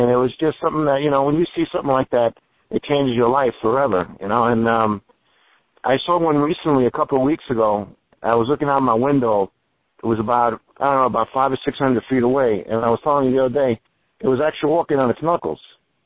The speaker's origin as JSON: {"language": "English", "region": "New York", "country": "United States", "said": "I'm from New York, and I live, you know, less than 100 miles from New York City."}